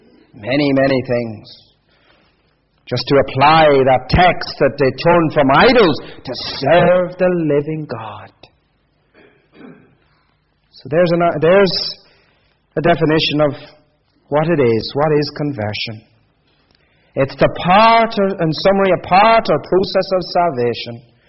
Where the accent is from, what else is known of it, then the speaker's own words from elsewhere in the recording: Ireland; accent: Irish; growing up in Ireland, with an accent like this, you knew exactly which country I was from. We were very religious people. We went to Roman Catholic Mass sometimes more than once a week.